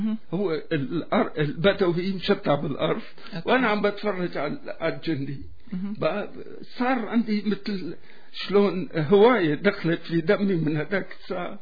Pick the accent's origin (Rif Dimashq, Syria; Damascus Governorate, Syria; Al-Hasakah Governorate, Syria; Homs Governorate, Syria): Al-Hasakah Governorate, Syria; also born or lived in Aleppo; بس بعد مدة من الوقت القليل أخذني والدي للحزكي. حزكي هي محافظة، في محافظة الحزكي ما كنا نسميها نحن محافظة الجزيرة